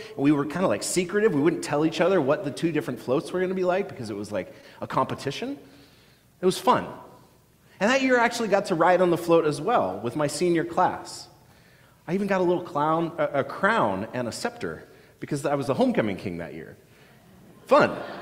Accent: Edmonds, Washington, United States; First, I want to remember the 4th of July parades in my hometown of Edmonds.

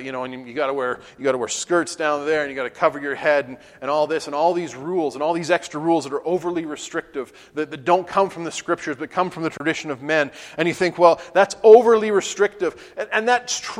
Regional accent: Canada; Being Canadian and our guy won and our guy broke the record.

